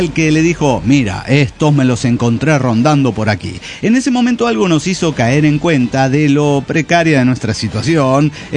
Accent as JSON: {"language": "Spanish", "town": "Orizaba", "region": "Veracruz", "country": "Mexico", "said": "de Orizaba, Veracruz, México."}